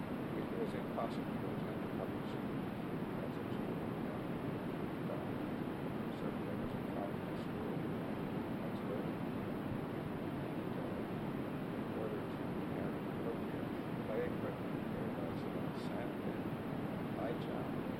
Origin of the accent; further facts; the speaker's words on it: Washington, United States; born there; I was born on March 13th, 1930, in Washington.